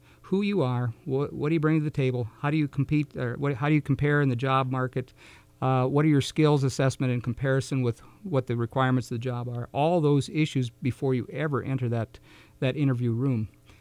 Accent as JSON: {"language": "English", "region": "Minnesota", "country": "United States", "moved": "yes", "lives_now": "Sioux Falls, United States", "said": "I'm originally from Minnesota, but I've lived in Sioux Falls for 30 years."}